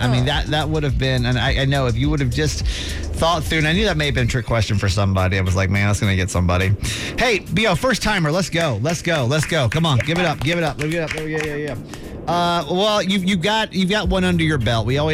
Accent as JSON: {"language": "English", "region": "Georgia", "country": "United States", "tie": "born or raised there", "said": "I grew up in Georgia. And back in the day, that wasn't really a widely accepted thing."}